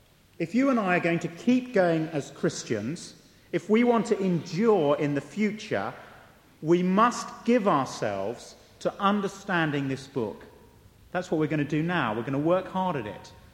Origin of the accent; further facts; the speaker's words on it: Basingstoke, South East England, United Kingdom; I come from Basingstoke.